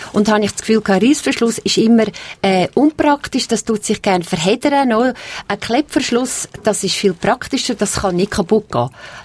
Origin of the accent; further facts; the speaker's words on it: Uri, Switzerland; Aber ich bin aufgewachsen in den Bergen, also im Kanton Uri, am Arnisee oben.